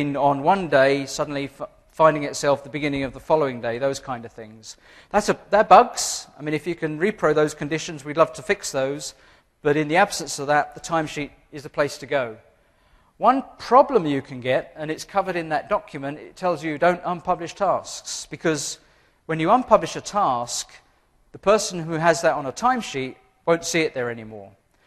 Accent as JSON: {"language": "English", "region": "England", "country": "United Kingdom", "said": "It may seem a bit sarcastic, but I'm English."}